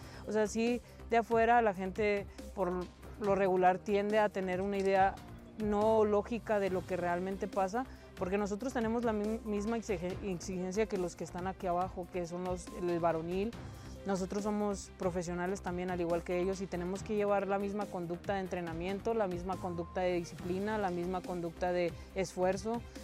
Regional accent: Sonora, Mexico; pues yo soy del norte, yo soy de Sonora, estoy de punta a punta

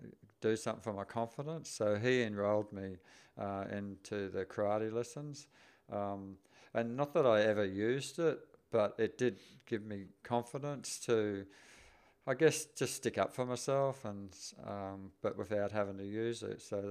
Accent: Toowoomba, Queensland, Australia; also born or lived in Inverell, Australia; Yep, born and bred in Toowoomba. Yeah, proud Toowoomba boy. Haven't lived there for a long time, but grew up there up until I was 18 years of age. And I guess except for 5 years that we spent in Inverell in New South Wales

